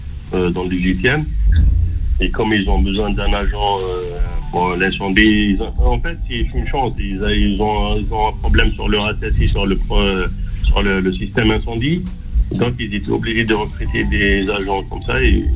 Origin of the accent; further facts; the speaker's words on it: Kabylie, Algeria; Je suis algérien et je suis kabyle aussi.